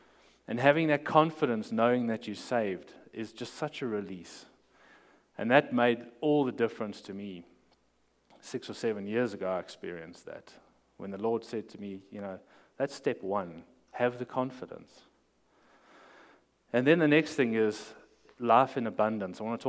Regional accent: South Africa; now in Spring Creek, United States; exactly what I'm doing as a South African here in Spring Creek, Nevada

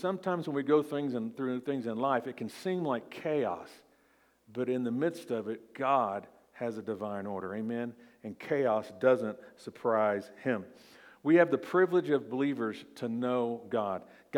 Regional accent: Oklahoma, United States; But one thing they said on this show was that something is simple, break it down, because I'm from Oklahoma.

